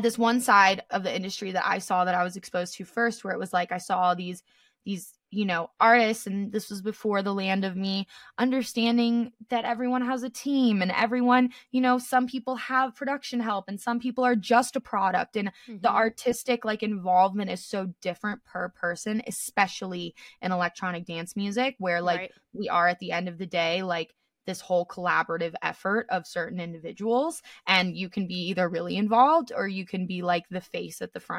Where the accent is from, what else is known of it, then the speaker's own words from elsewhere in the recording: Tampa, Florida, United States; now in Denver, United States; I'm originally from Tampa, but I'm now in Denver.